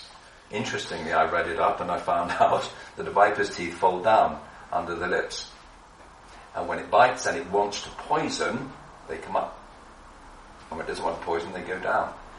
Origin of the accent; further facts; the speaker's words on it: England, United Kingdom; And I smile because I'm English.